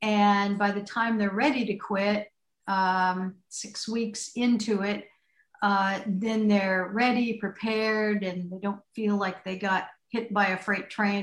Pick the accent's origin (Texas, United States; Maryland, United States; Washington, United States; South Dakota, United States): Washington, United States; Seattle; moved away as an adult; Well, I am originally from Seattle, and I got married, and he lived in a floating home, so I moved here.